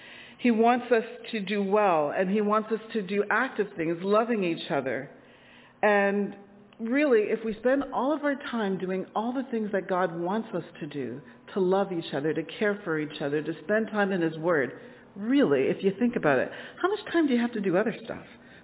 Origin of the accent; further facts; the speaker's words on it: Toronto, Ontario, Canada; I grew up in Toronto and my parents live in the middle of the city. They've lived in the same house since 1972.